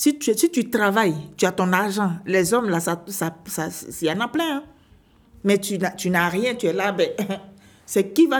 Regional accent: Côte d’Ivoire; moved away as an adult; now in Briançon, France; Je suis née le 23-11-1982, je suis ivoirienne. Je suis arrivée en France depuis 5 mai 2017, à Paris et à Briançon depuis 11 décembre 2018.

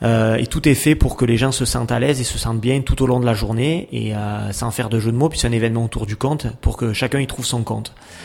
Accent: Provence-Alpes-Côte d'Azur, France; moi je suis originaire de la vallée du Champsaur et je suis un pur souche, donc j'aime ma vallée

